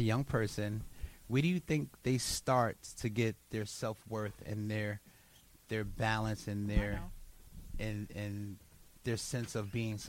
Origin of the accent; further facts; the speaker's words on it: Harlem, New York, United States; We grew up in Harlem at the time where it's like a lot of abandoned buildings. Those abandoned buildings were our playgrounds.